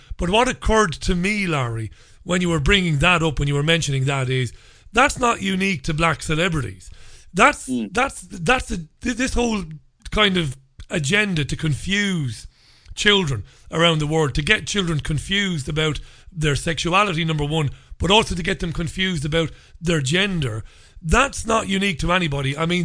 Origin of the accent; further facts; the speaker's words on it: Ireland; As an Irishman, where did I come from? You know, where did Ireland come from?